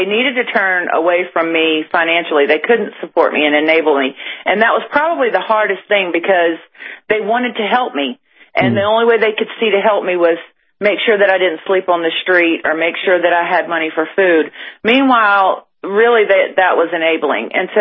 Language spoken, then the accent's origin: English; Wilmington, North Carolina, United States; I grew up in North Carolina, in Wilmington, North Carolina, pretty small town back then.